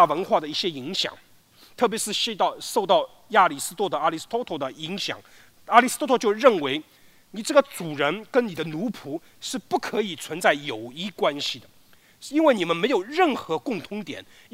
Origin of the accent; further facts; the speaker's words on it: China; 但下一代我们中国人的文化都完了